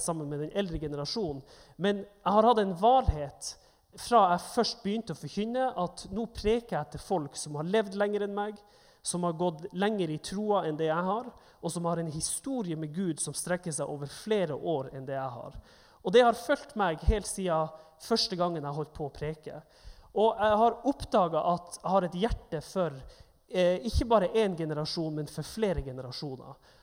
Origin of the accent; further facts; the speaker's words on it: Nordkjosbotten, Troms, Norway; jeg er jo egentlig fra en bygd utenfor Tromsø, som heter Nordkjosbotten. Men når jeg er her, på, holdt på å si sørover, på Vestlandet, så sier jeg Tromsø til folk, for det er lettere. Og jeg har bodd i Bergen de siste snart, eller i hvert fall 3,5 år, nesten